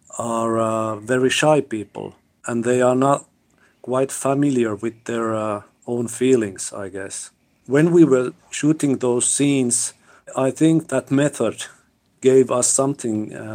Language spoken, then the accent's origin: English; Finland; English is a second language; growing up in Finland, we've been under his influence for all of our lifetime.